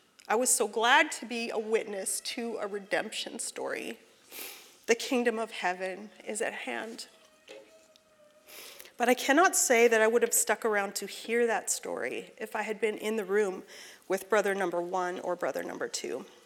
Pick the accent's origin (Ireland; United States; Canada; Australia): Canada; Alberta; We were the first homeschooled family in my hometown, and maybe in Alberta.